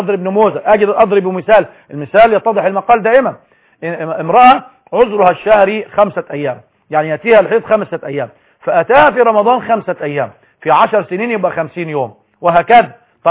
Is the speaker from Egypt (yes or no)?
yes; Egypt; مش شرط أنا مصري أن أنا أحرم